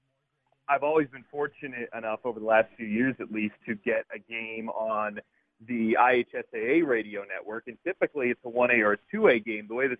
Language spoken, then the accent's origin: English; Carmel, Indiana, United States; I grew up in Carmel, and with the ridiculous fortune of Chris Denary, the Pacers TV play-by-play announcer, living in my neighborhood.